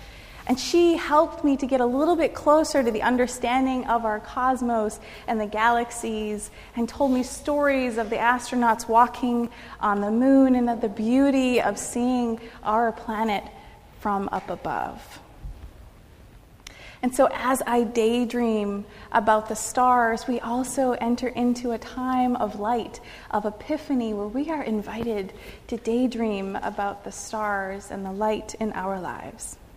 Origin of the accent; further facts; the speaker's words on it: Michigan, United States; they can testify that I grew up in Upper Michigan, but the beauty of Upper Michigan, I think, is not just during the day, but is also at night